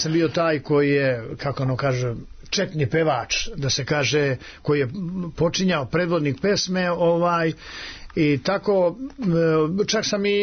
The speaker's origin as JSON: {"language": "Serbian", "region": "Šumadija and Western Serbia", "country": "Serbia", "said": "mada sam se ja takmičio gore kod nas u Dragačevu, osvajao, imali smo festival raspevan u Dragačevu"}